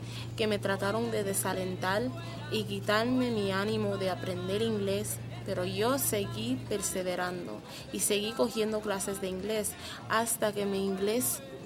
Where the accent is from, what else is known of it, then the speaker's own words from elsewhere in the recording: Puerto Rico; now in United States; Y yo llegamos de Puerto Rico, fui tratada por una cardióloga llamada Dr. Stanek y un nefrólogo llamado Dr. Kramer. Fue muy difícil la transición de llegar a los Estados Unidos. Cuando vinimos aquí, no sabíamos hablar inglés.